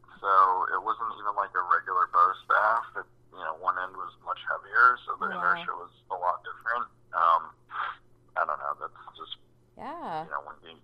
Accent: United States; I mean, I guess I'm Taiwanese American and Maria's Japanese.

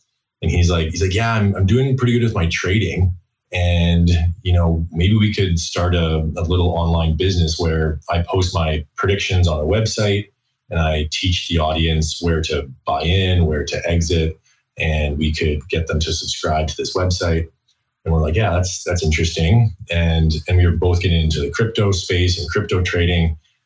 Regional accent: Canada; also born or lived in New York, United States / London, United Kingdom; Myself, I'm from Canada and born and raised, and did some schooling in the US, lived in New York, lived over in London for a couple of years.

